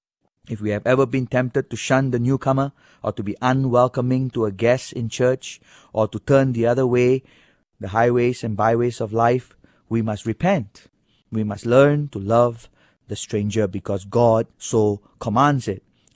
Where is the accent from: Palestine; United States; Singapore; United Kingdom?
Singapore; I am from Singapore.